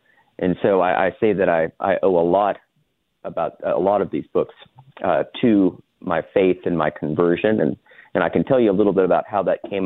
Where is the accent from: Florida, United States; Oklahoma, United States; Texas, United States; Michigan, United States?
Oklahoma, United States; Now, growing up in Oklahoma, I just didn't really know any Catholics.